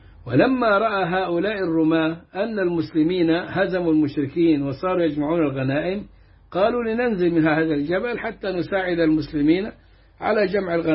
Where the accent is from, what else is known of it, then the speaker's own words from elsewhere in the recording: Egypt; accent: Egyptian; بلهجتنا المصرية